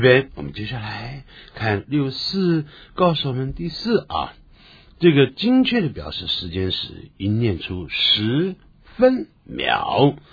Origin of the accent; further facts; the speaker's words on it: China; 那我们中国人算数是最厉害的，对不对？